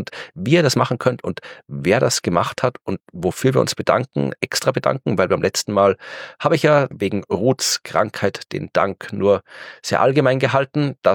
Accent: Krems, Lower Austria, Austria; born there; Krems, die Stadt, wo ich geboren bin und Wien, wo ich meine Doktorarbeit über Asteroidenanschläge geschrieben habe.

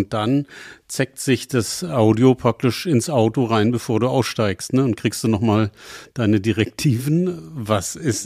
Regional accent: Hamburg, Germany

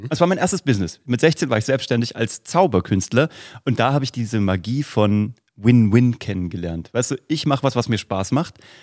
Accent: Vellmar, Hesse, Germany; Und deswegen gab es so von der Stadt Velmar, wo ich herkomme, so ein Programm für die Kids, die zu Hause geblieben sind.

